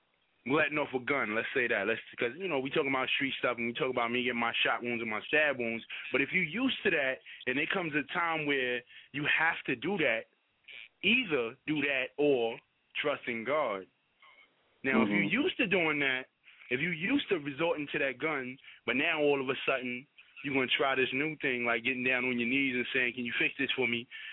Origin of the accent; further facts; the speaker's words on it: New York, United States; I understand I'm from Burnside, but it's not just on Burnside. I've spent time in Soundview.